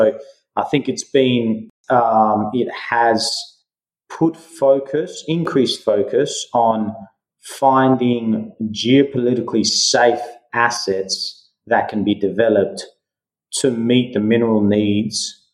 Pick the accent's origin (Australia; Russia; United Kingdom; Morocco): Australia; Perth, Western Australia; accent: Australian; now in United States; I grew up in Western Australia, although I live in South Florida in the United States today. As you can hear, I've got an Australian accent. I'm Greek by background, but grew up in Perth, Western Australia.